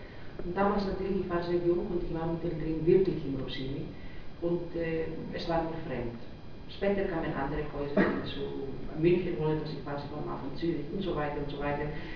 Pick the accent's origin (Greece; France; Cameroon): Greece; German is a second language; Aber ich verstehe sehr gut Deutsch und ich bin Griechin natürlich. Aber ich spreche Deutsch, ich denke Deutsch